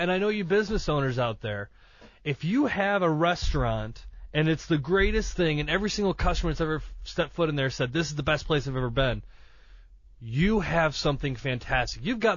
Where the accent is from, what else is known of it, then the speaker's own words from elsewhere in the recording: Toledo, Ohio, United States; I go, hey, I'm from Toledo, Ohio.